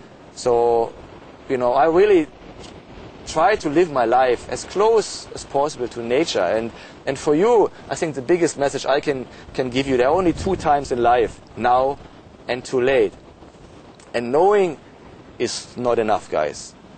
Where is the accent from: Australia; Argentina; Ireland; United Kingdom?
Australia; from Australia.